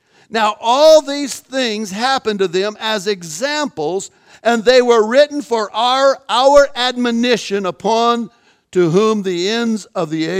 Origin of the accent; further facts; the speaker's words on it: California, United States; born there; moved away as an adult; now in Tennessee, United States; In 06, God moved Kathy and I to Tennessee after I was born in California.